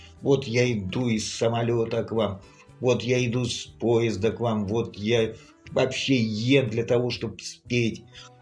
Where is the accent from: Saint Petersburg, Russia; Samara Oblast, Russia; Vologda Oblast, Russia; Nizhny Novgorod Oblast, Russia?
Vologda Oblast, Russia; Vologda; Да, я не стесняюсь, что я из Вологды.